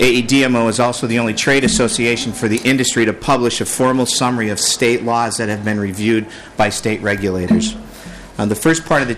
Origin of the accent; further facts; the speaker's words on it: Champlin, Minnesota, United States; I'm from Champlin, Minnesota.